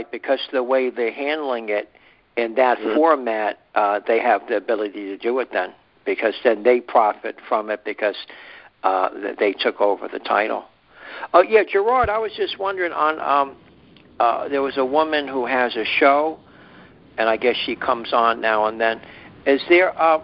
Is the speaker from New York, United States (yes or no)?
no; Connecticut, United States; Connecticut.